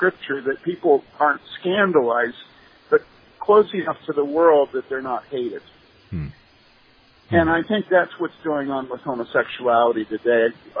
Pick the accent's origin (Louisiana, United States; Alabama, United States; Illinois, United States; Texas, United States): Illinois, United States; Wheaton; And I think when I was growing up in Wheaton, it showed up with fornication.